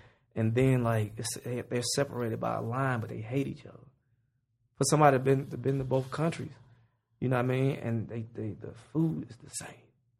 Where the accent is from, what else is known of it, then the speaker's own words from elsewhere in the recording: Georgia, United States; I'm from Georgia. We hate Alabama.